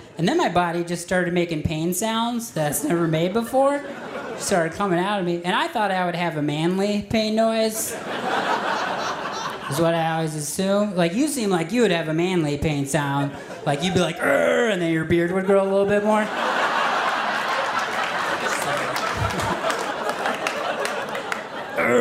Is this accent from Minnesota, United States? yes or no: yes; Minnesota, United States; I was like, well, I'm originally from Minnesota. I watch a lot of Minnesota sports